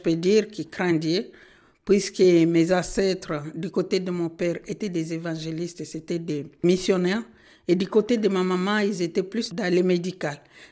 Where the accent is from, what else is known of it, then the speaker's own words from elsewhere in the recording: DR Congo; first language Kinande; French is a second language; Il y a le Kinande, qui est ma langue maternelle, le Swahili.